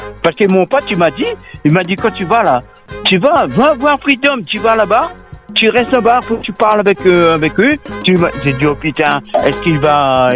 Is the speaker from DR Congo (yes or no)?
no; La Saline, Réunion; Je suis réunionnais. J'étais à La Saline des Hauts. Après, j'ai habité à Plateau Caillou. Après, j'ai habité à Temps Rouge.